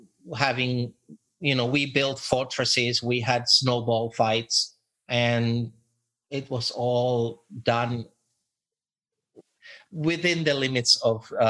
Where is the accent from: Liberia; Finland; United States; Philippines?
Finland; I grew up in Scandinavia, in Finland. And going to school in Finland